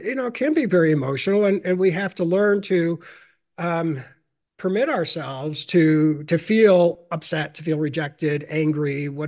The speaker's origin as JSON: {"language": "English", "town": "Cleveland", "region": "Ohio", "country": "United States", "tie": "born there", "said": "Yeah, so I was born in Cleveland, Ohio, and that's where my mother, may she rest in peace, is from originally."}